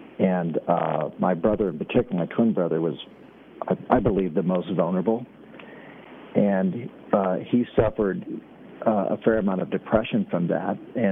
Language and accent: English; Washington, United States; now in Arizona, United States; We fled Washington State. I say I'm a refugee from Washington State, now living in Arizona.